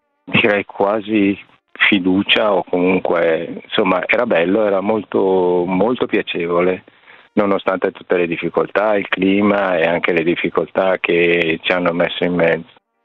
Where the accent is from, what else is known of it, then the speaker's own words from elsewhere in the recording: Milan, Lombardy, Italy; born there; Anch'io arrivo dalla Brianza, sono nato a Milano